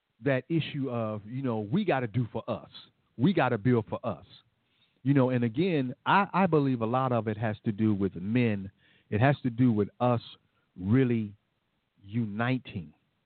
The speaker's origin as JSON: {"language": "English", "town": "Detroit", "region": "Michigan", "country": "United States", "tie": "born or raised there", "said": "my friends and my old friends who I grew up with in the Detroit area"}